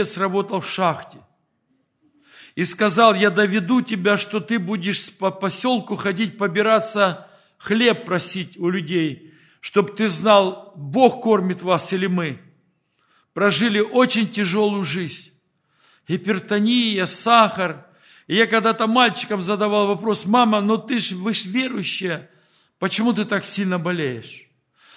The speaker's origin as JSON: {"language": "Russian", "town": "Horlivka", "region": "Donetsk Oblast", "country": "Ukraine", "tie": "born or raised there", "said": "Я также родом с Горловки, там, где идет война."}